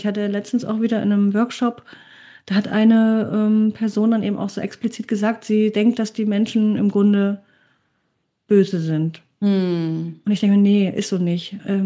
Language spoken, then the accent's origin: German; Germany; wenn ich so ein bisschen zurückdenke an meine Kindheit in der DDR, in so einem Wohnbaugebiet und wo alle aus meiner Klasse auch da in dem Karree lebten